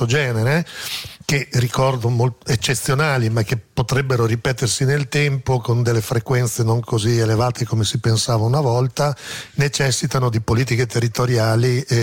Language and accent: Italian; Emilia-Romagna, Italy; Sì, sono emiliano.